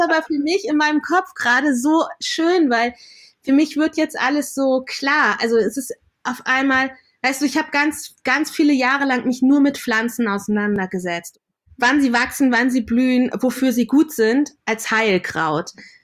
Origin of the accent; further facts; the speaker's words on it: Lower Saxony, Germany; born there; Also ich bin in Deutschland geboren, in Niedersachsen. Da wachsen viele Knollengemüse.